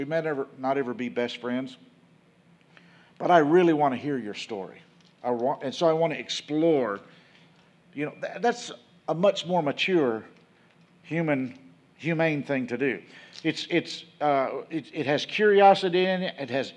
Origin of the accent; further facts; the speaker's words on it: Wilmore, Kentucky, United States; I grew up in Wilmore, Kentucky. Wilmore, Kentucky is just south of Lexington, Kentucky.